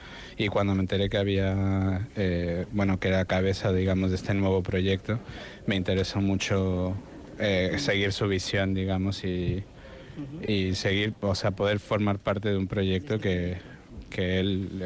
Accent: Mexico; born there; Nací en México, pero mi madre es de República Dominicana, entonces tengo las dos nacionalidades.

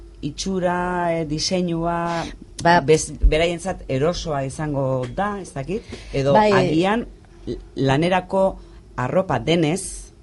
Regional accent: Basque Country, Spain; ni Gipuzkoarra naiz eta Lekeition baduela 10 bat urte edo hasi naiz udara pasatzen

